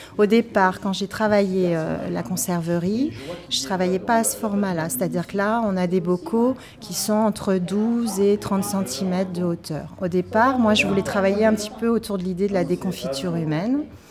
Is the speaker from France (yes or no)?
yes; Normandy, France; je viens de Normandie, près de Cherbourg, entre Cherbourg et Caen.